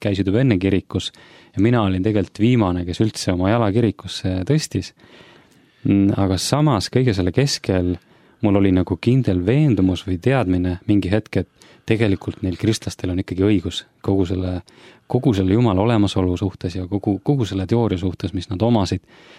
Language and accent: Estonian; Kohila, Rapla County, Estonia; ma olen ise pärit Kohilast ja käin ka Kohila koguduses. Ma olen tegelikult elanud terve oma elu põhimõtteliselt seal välja arvatud, käisin vahepeal Tallinnas koolis.